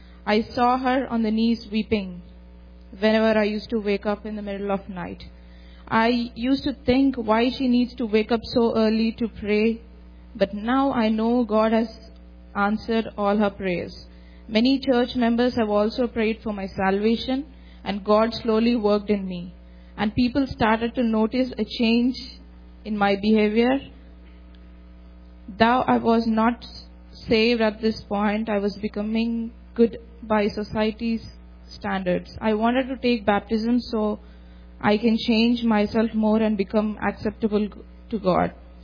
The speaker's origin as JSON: {"language": "English", "country": "India", "tie": "born or raised there"}